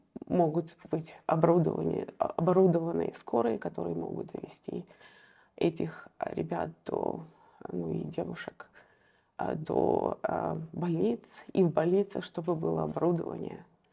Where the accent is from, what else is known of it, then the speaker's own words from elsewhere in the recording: Kharkiv, Kharkiv Oblast, Ukraine; moved away as an adult; now in United States; Я сама родом из Харькова, но я уже живу в США больше 20 лет.